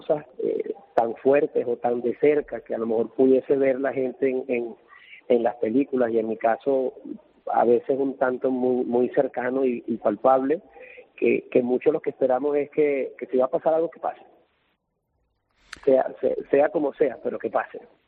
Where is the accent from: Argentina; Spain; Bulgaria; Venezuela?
Venezuela; also born or lived in Maracay; Yo soy nacido en Venezuela, en la ciudad de Maracay, hijo de padres palmeros, canarios, criado en el interior del país.